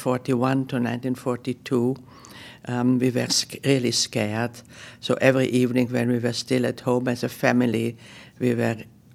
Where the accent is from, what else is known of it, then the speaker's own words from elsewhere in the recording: Austria; English is a second language; And when she heard I came from Austria, she said, well, my father can speak German to you.